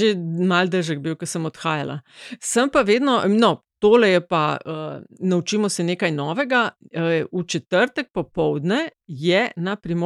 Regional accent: Koper, Slovenian Littoral, Slovenia; Jaz sem glihkar iz Kopra

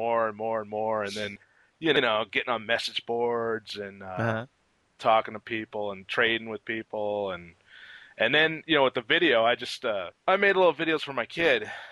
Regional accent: California, United States; And then, you know, I grew up in Orange County. So I've always been around Disneyland, and it's always been a love of mine.

